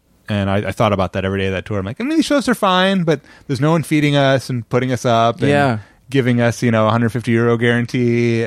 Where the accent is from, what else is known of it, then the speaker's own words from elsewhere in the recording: Indiana, United States; I'm a huge basketball fan. I'm from Indiana.